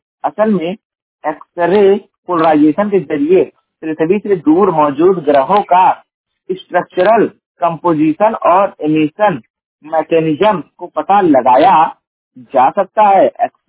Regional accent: Uttar Pradesh, India; और मैं उत्तर प्रदेश के जौनपुर जिले का निवासी हूं

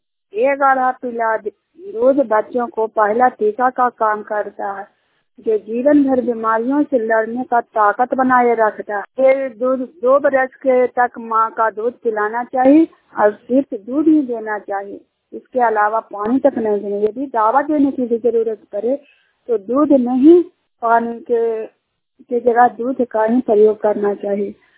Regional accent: Jiniyar, Bihar, India; जिनियार गांव के रहने वाली हूँ और लक्ष्मी जी का स्वयं सहायता के सदस्य हूँ।

